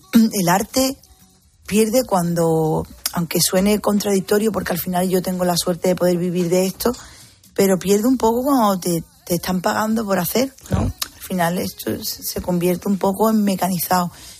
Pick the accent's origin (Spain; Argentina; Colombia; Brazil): Spain; Cádiz, Andalusia; he tenido la gran suerte de vivir noches muy bonitas en mi tierra, ¿no? Ya no solo en Cádiz, sino como decimos nosotros, de Sevilla para abajo, ¿no?